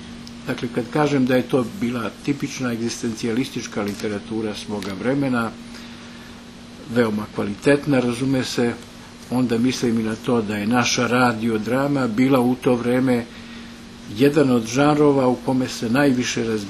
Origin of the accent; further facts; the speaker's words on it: Herceg Novi, Herceg Novi Municipality, Montenegro; U Herceg-Novom se u ono vreme, a to je moj rodni grad, mogao dobro čuti Radio Beograd.